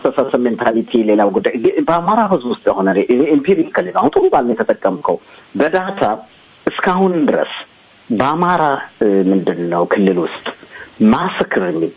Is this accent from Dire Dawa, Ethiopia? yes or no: no; Addis Ababa, Ethiopia; እኔ አማራ ነኝ ብዬ ማላደኩም ያደኩት ያ 4 ኪሎ ልጅ ነኝ